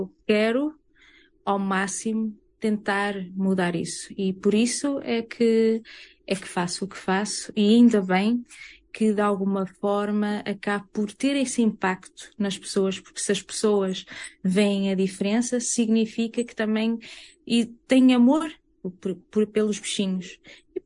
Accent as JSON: {"language": "Portuguese", "town": "Arouca", "region": "Aveiro", "country": "Portugal", "tie": "born or raised there", "said": "Nascida e criada em Arouca, mais concretamente no último concelho de Arouca, que é Fermedo, que certamente que ninguém deve conhecer porque é uma aldeia no meio do nada. Fui criada por pessoas do campo, né? Vindo de uma família de agricultores, muito humilde e muito simples"}